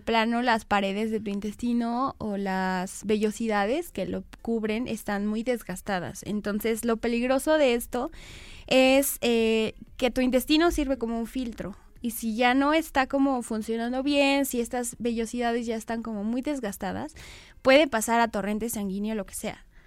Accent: Mexico; pues sí, soy mexicano, como mucho chile

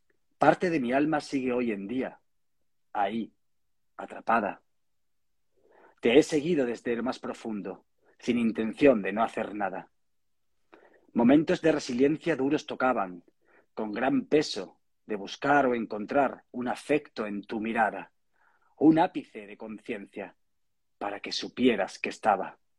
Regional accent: Torremejía, Extremadura, Spain; also born or lived in Mérida; En Extremadura, yo soy extremeño, nacido en Mérida y natural de Torremejía, que es mi pueblo natal.

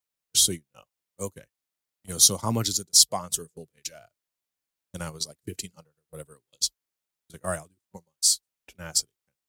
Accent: St. Louis, Missouri, United States; also born or lived in Branson, Missouri / Tennessee; I'm from St. Louis. Originally, I moved around a lot as a kid. Lived in Branson, Missouri for some time, or just outside of it. Lived in Tennessee for a little while.

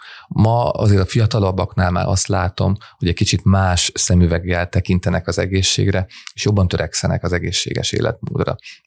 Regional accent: Hungary; És na ebben nem vagyunk jók, mint magyarok.

